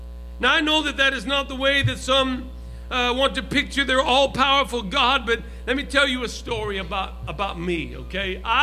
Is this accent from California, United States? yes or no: yes; San Francisco, California, United States; I live in the woods in Oklahoma, but I'm from San Francisco, and that never left me.